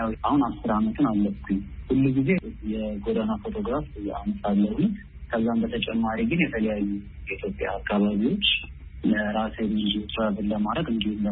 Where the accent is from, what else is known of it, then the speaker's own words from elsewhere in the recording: Addis Ababa, Ethiopia; ወልጄ ያደኩት ታፈንት አካባቢ ነው አዲስ አበባ